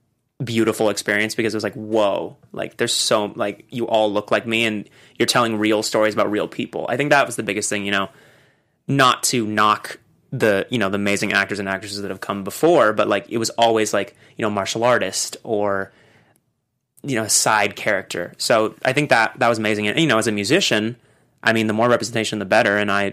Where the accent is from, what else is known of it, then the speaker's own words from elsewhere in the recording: United States; my dad was white and they loved that I was from America and all like, you know, I was a, just not of, you know, not a Chinese guy